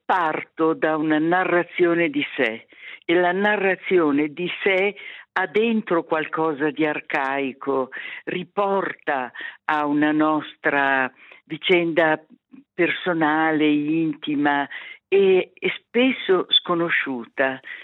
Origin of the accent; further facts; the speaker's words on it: Milan, Lombardy, Italy; also born or lived in Ticino, Switzerland; io sono milanese, vissuta anche per molto tempo in Canton Ticino, insomma il dialetto non è estraneo, fa parte del nostro, delle radici